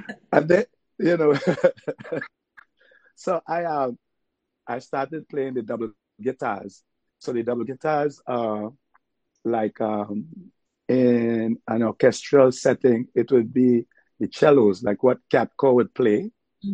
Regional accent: Laventille, Trinidad & Tobago; also born or lived in Woodbrook; growing up in Trinidad in the village of Laventille, and then we moved from Laventille to the that was in the east. We moved to the west, to a village called Woodbrook.

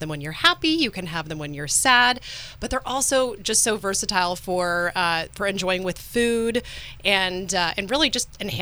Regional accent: California, United States; there were a lot of parallels to where I grew up in Monterey County.

